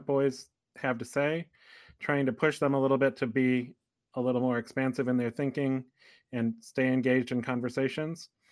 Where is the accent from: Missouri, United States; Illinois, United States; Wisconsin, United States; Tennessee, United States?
Wisconsin, United States; Elkhorn; Yes, I did grow up in Wisconsin, and there's a lot of wonderful things about growing up as a boy.